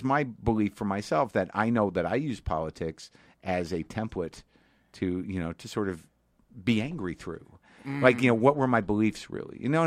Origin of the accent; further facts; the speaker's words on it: United States; look, I'm an American person.